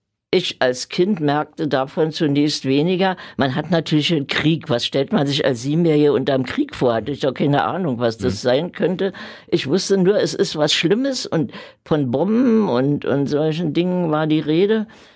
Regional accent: Berlin, Germany; born or raised there

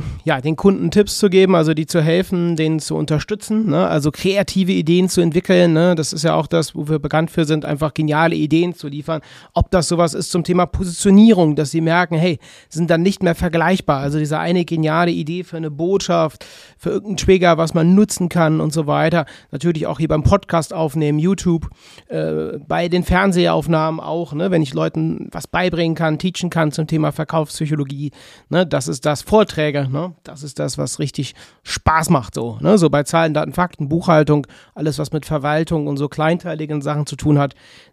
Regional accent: North Rhine-Westphalia, Germany; Bei uns im Rheinland

